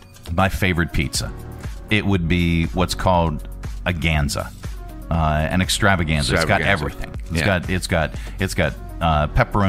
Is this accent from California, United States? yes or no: no; Pennsylvania, United States; See, I'm so literal. Because I'm from Pennsylvania.